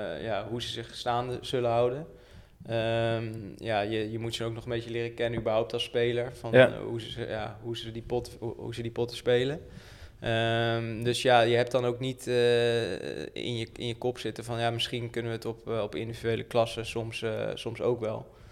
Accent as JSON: {"language": "Dutch", "town": "Bilthoven", "region": "Utrecht", "country": "Netherlands", "tie": "born or raised there", "said": "Dus ik ben geboren in Utrecht, woon in Bilthoven altijd"}